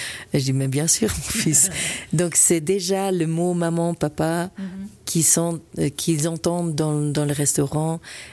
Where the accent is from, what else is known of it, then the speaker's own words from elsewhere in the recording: Belgium; une petite touche, parce qu'on est belge, une petite touche flamande